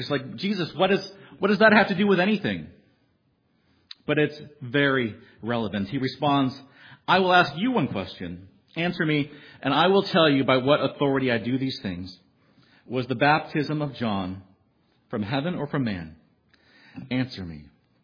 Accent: California, United States; because, you know, I'm from California.

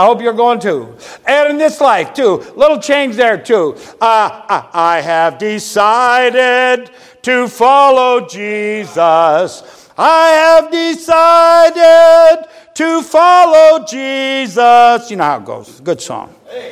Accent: Ireland; That stirs my heart. Of course, I'm Irish. That's why.

